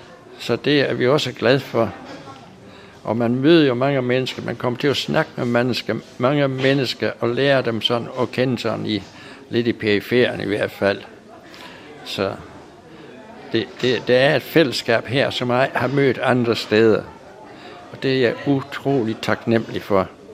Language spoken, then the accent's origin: Danish; Herning, Central Denmark Region, Denmark; Jeg kommer fra Herning i Jylland, ja.